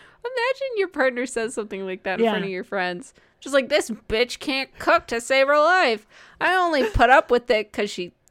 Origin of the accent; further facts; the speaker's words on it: Midwest, United States; Growing up in the Midwest, we just had white people food. That was it.